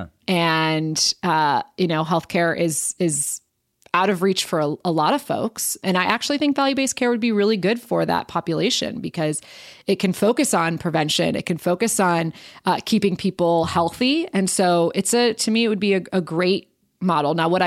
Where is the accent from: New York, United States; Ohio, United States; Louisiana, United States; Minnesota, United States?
Ohio, United States; it is in my hometown of Northeast Ohio